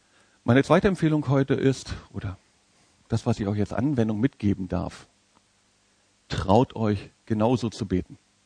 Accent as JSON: {"language": "German", "region": "Berlin", "country": "Germany", "said": "Wie mache ich das als Berliner?"}